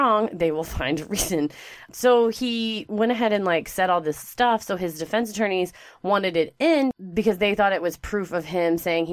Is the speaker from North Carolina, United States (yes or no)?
no; Texas, United States; And it's because we're from Texas.